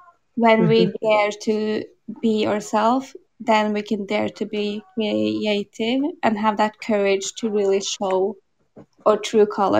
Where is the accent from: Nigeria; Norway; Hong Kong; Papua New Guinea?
Norway; Yeah, I'm from Norway. I live in Oslo, and I'm 26 years old.